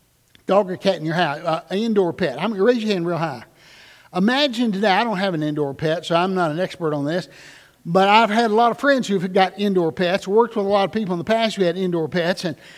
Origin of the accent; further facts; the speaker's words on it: North Carolina, United States; moved away as an adult; I remember when I moved here from North Carolina 27 years ago